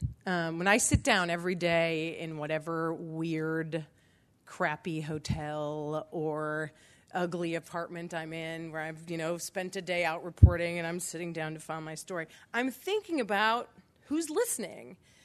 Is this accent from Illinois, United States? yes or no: yes; Lincoln, Illinois, United States; I'm from Lincoln, Illinois. I grew up in Lincoln, not far from here.